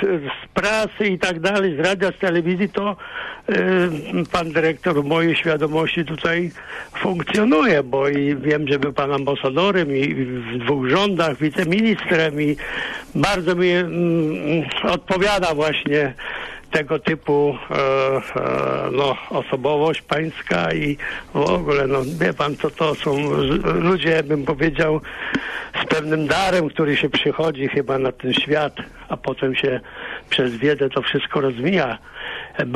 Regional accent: Krotoszyn, Greater Poland Voivodeship, Poland; I powiem, jako Wielkopolanin, Krotoszynianin, dumny jestem

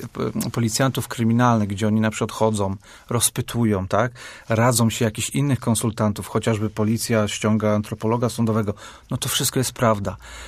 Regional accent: Darłowo, West Pomeranian Voivodeship, Poland; now in Poznań, Poland; ja pochodzę z Darłowa, z nadmorza

